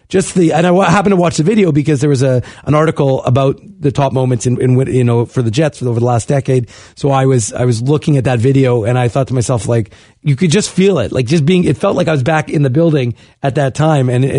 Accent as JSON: {"language": "English", "country": "Canada", "said": "as a Canadian, a Canadian moment, I thought, was just iconic."}